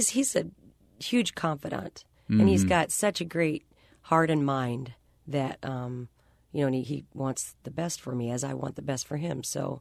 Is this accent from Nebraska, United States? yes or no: yes; Omaha, Nebraska, United States; also born or lived in Kansas City; I'm from Omaha originally, but also lived in Kansas City earlier on, long story.